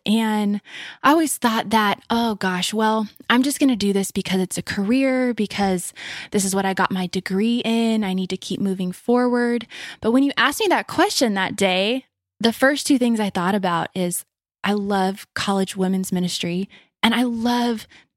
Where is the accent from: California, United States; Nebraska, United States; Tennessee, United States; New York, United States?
California, United States; And I just said, y'all, by the way, I'm from California.